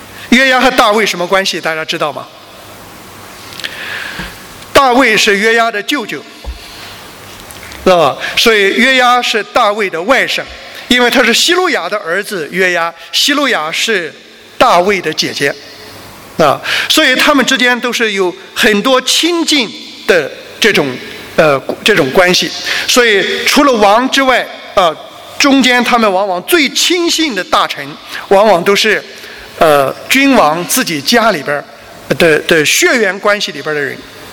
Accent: China; 我是中国人，跟他拉不上近乎

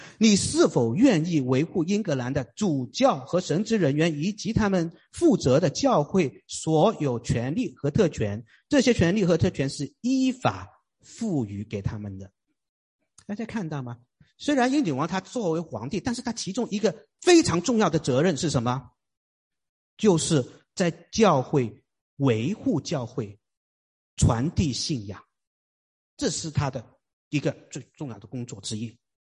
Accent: China; 你知道70年前呢，可能我们中国人很少注意这些事情。

